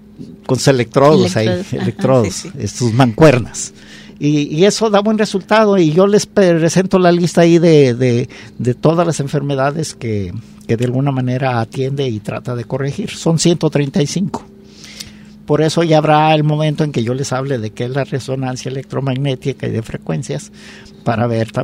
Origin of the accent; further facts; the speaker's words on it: Autlán, Jalisco, Mexico; aquí en Autlán, no muy lejos, yo soy de Autlán